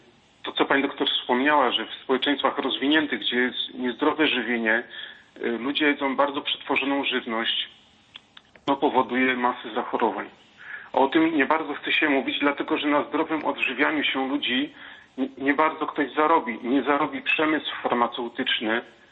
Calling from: Wrocław, Lower Silesian Voivodeship, Poland; z Wrocławia. Pozdrawiam ojca, panią doktor.

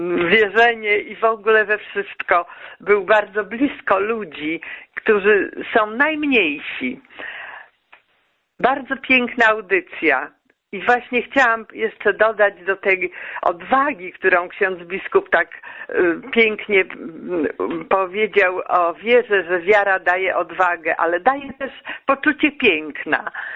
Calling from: Koszalin, West Pomeranian Voivodeship, Poland; z Koszalina.

